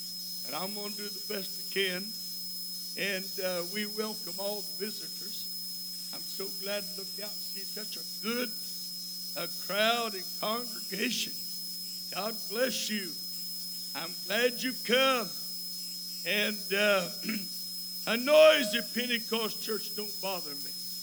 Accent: Kentucky, United States; I'm from Kentucky. I like it.

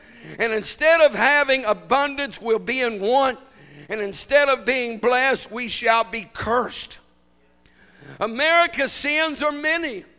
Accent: United States; And I am American through and through. I was born here. I was raised here. I am a citizen in here, of here.

